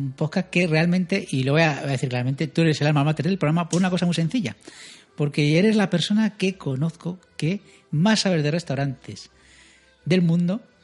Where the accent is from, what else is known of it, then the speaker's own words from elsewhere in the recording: Madrid, Community of Madrid, Spain; Nosotros somos de Madrid, con lo cual hablaremos muchos sitios de Madrid